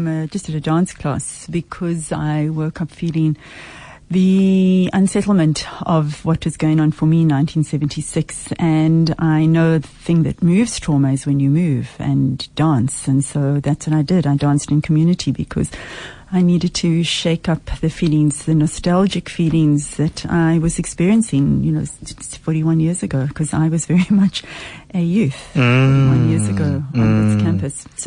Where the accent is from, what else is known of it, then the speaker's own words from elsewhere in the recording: Bloemfontein, Free State, South Africa; I grew up in Bloemfontein, right? And Brantford was down the road. And one of Winnie's comrades lived across the road from me.